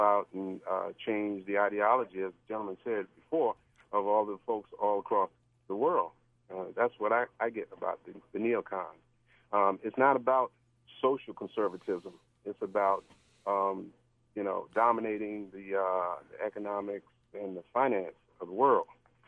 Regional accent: Washington, District of Columbia, United States; Actually, I'm from Washington, D.C., but I happened to stop out here in College Park to stop at the cleaners.

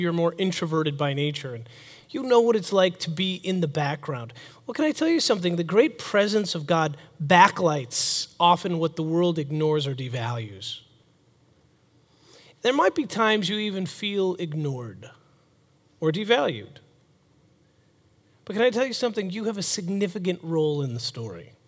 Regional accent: Buffalo, New York, United States; I grew up in Buffalo, so snow was not a problem.

